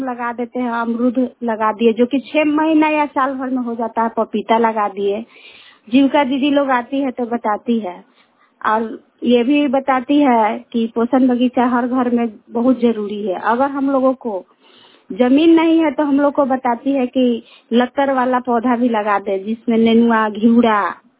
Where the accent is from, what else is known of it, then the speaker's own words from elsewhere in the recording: Rampur, India; मैं रामपुरामी पंचायत से हूँ